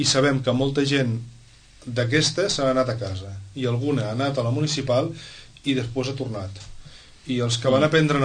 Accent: Barcelona, Catalonia, Spain; Soc del barri de Gràcia

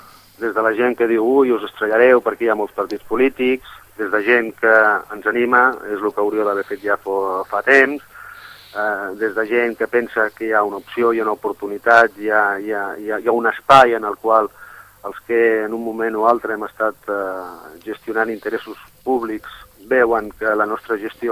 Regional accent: Sitges, Catalonia, Spain

